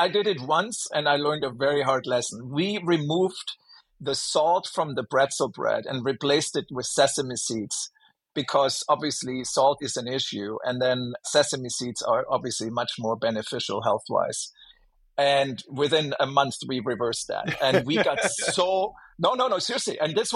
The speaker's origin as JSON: {"language": "English", "town": "Stuttgart", "region": "Baden-Württemberg", "country": "Germany", "tie": "born or raised there", "second_language": "English", "moved": "yes"}